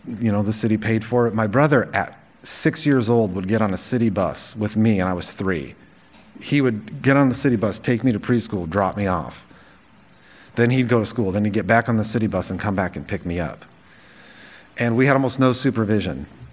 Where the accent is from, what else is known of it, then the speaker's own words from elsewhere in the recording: Los Angeles, California, United States; And I grew up in downtown Los Angeles. That's where I was born. And I was born in Hollywood.